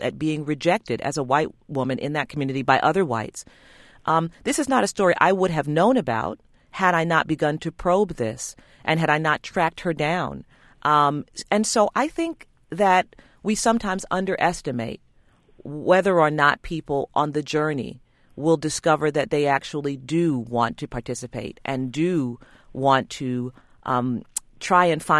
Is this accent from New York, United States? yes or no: yes; New York, United States; I grew up in New York, so I'm well aware of them.